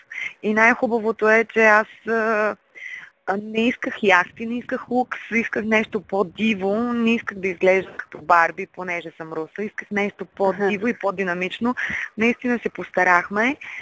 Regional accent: Ruse, Ruse Province, Bulgaria; now in Sofia, Bulgaria; Ами аз, по принцип, нали, родом съм от Руса и преди много години, и като по-малко, винаги сме водили североизточната част на България

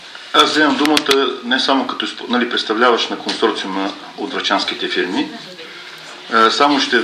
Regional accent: Vratsa, Vratsa Province, Bulgaria; още повече като врачанин и съответно моите колеги

